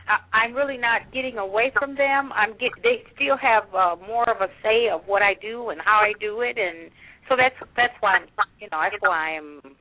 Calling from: Michigan, United States; I'm calling from Michigan.

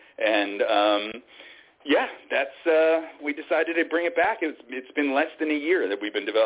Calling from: Glendale, California, United States; I'm calling from lovely Glendale, California, right in Los Angeles.

